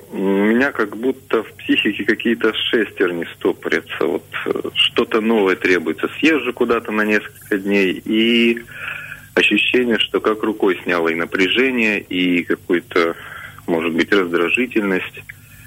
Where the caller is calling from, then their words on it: Voronezh, Voronezh Oblast, Russia; я звоню из Воронежа